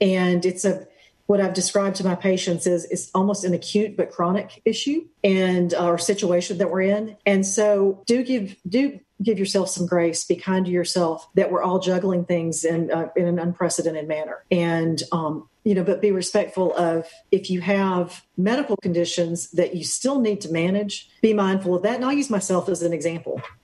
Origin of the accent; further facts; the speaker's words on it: the South, United States; gosh, I was raised in the South. The way we do corn is to cream it.